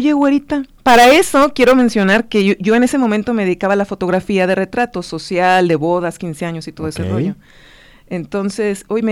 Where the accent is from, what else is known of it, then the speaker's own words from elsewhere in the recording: Ciudad Guzmán, Jalisco, Mexico; ella vivía en Ciudad Guzmán, porque somos de Ciudad Guzmán, Jalisco.